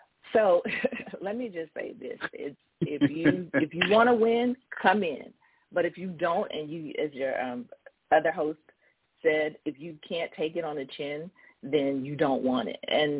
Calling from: Huntsville, Alabama, United States; I am calling here, calling from Huntsville, Alabama.

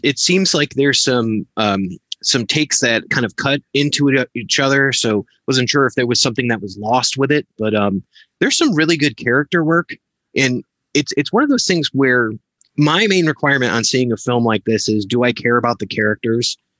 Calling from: Naperville, Illinois, United States; Naperville, Illinois, just outside of Chicago.

